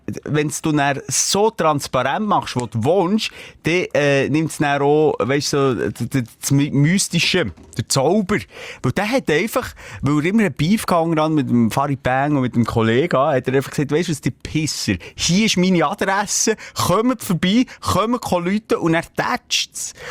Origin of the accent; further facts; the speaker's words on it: Bern, Switzerland; Also ich muss noch korrigieren, also ich bin nicht in der Stadt Bern aufgewachsen, ja, aber Aglo.